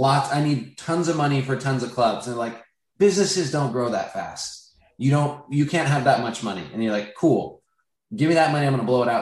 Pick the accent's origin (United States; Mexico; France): United States; Seattle, Washington; now in Chicago, United States; I'm from Seattle. I'm in Chicago now. They have them both places